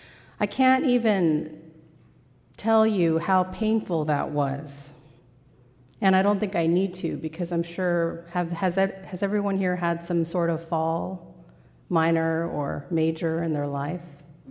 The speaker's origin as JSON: {"language": "English", "region": "California", "country": "United States", "said": "I come from California, where, for the most part, it's sunny, like 362 days out of the year."}